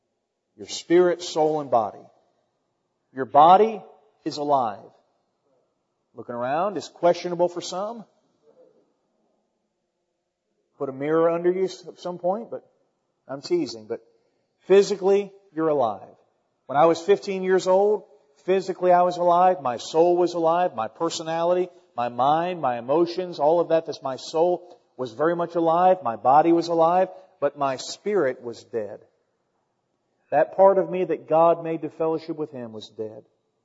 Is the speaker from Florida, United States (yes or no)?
yes; Jacksonville, Florida, United States; born there; September 1st, 1975. At the Jacksonville Naval Air Hospital in Jacksonville, Florida, where my dad was stationed in the Navy.